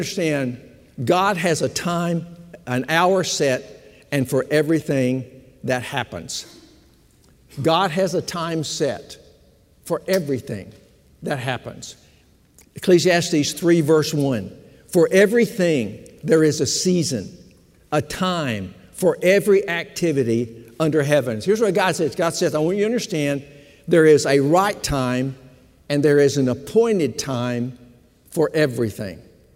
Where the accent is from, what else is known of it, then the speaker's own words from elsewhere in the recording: Texas, United States; I am a Texan. I'm not going to Arkansas, not as far as I know.